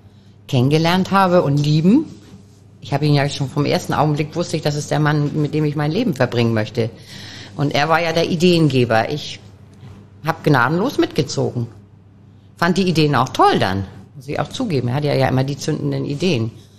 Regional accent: Hamburg, Germany; Du bist keine Fremde, sondern ich bin ja eine Hamburgerin, aber eben nicht aus St. Pauli.

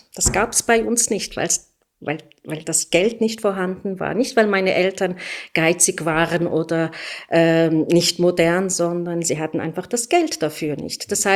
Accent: Basel, Basel-Stadt, Switzerland; Und ich lebe in Basel. Ich bin in Basel aufgewachsen, ich bin hier sozialisiert. Ich habe meine Familie, meine Freundinnen und meine Freunde hier.

